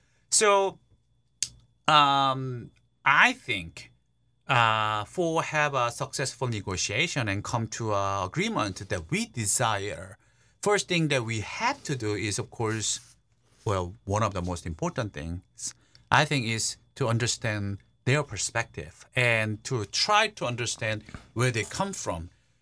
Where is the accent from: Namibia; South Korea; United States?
South Korea; English is a second language; Well, for the record, by the way, I'm from South Korea, not from North Korea.